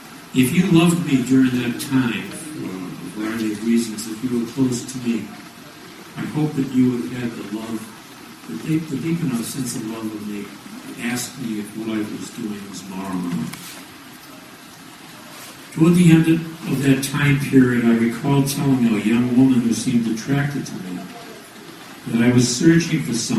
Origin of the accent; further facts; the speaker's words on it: Boston, Massachusetts, United States; I'm one of 10 children, 7 of whom lived to adulthood. I grew up in Boston and joined the U.S. Air Force, as you heard a little while ago, at the ripe old age of 17, for a 4-year term.